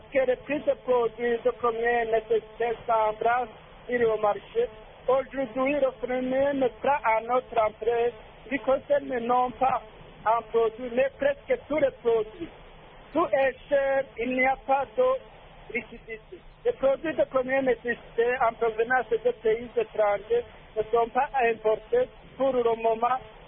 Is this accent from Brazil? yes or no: no; Burundi; Chez nous au Burundi, c'est vraiment compliqué avec une économie à faible revenu.